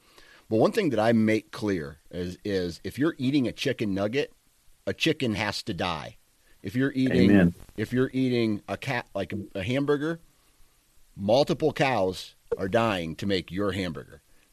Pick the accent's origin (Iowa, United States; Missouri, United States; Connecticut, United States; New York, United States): Iowa, United States; Well, I mean, Iowa Hawkeyes. I'm from Iowa.